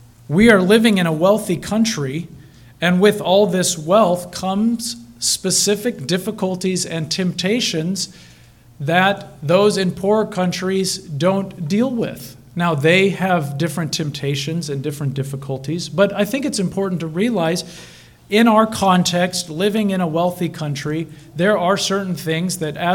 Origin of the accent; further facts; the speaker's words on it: Thailand; also born or lived in Albania / North Macedonia; I was born in Thailand and spent most of my education years in Thailand.